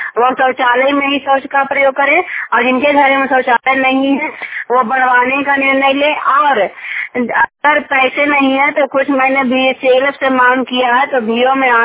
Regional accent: Harnaut, Bihar, India; मैं गंता गांव से हूँ, बसनिया पचास हरनौत प्रखंड और जिला नालंदा का निवासी हूँ।

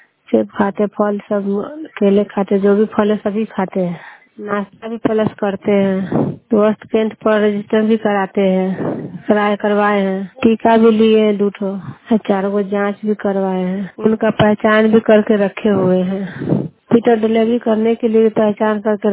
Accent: Madhopur, India; माधोपुर का।

